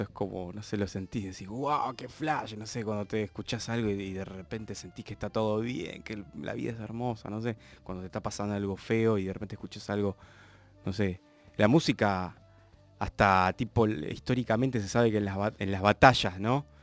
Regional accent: Buenos Aires, Argentina; born there; Yo nací acá en Buenos Aires, sí, en la maternidad Sarda de Parque Patricio, en el año 79.

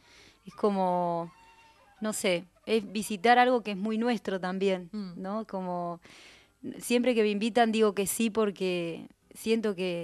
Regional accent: Roque Pérez, Buenos Aires Province, Argentina; born there; nací en Roque Pérez, Provincia de Buenos Aires. Desde aquí, desde Capital, podemos imaginarnos yendo como para el lado de Ezeiza, Cañuelas, Lobos, Roque Pérez. Ajá. No es tan lejos, pero es pueblo, aunque en cantidad de habitantes ya es ciudad.

